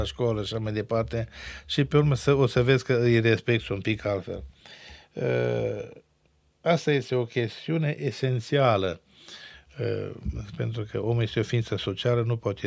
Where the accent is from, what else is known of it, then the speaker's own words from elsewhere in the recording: Romania; trebuie să fim mândri că suntem români, pentru că fiind și în Ardeal sute de ani sub alte asupriri, ne-am menținut limba, obiceiurile, tradițiile